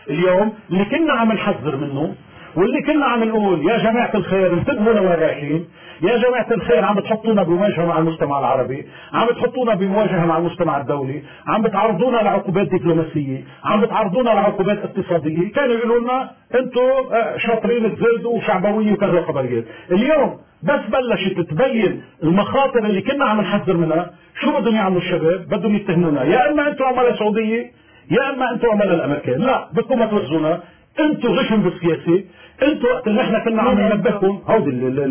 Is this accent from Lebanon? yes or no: yes; Lebanon; لأنه أنا كلبناني بمكان ما